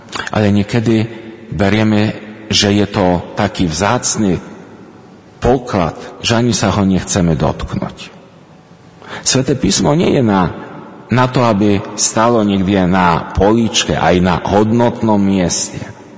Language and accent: Slovak; Poland; Slovak is a second language; now in Slovakia; Aj keď 20 rokov pôsobím na Slovensku, vo väčšine v komintách sme boli Poliaci